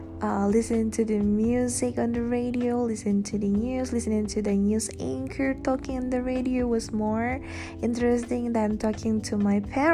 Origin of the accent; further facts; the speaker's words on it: Indonesia; back in my home country, Indonesia, okay?